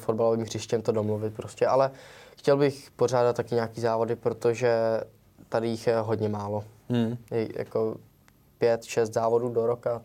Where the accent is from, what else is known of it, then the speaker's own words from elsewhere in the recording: Jaroměř, Hradec Králové Region, Czechia; já jsem z Jaroměře a on je z Hradce, z Ruseka, což je asi 20 kiláků od sebe.